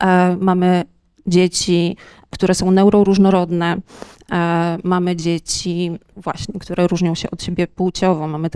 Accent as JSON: {"language": "Polish", "town": "Wrocław", "region": "Lower Silesian Voivodeship", "country": "Poland", "said": "No to ja jestem z Wrocławia"}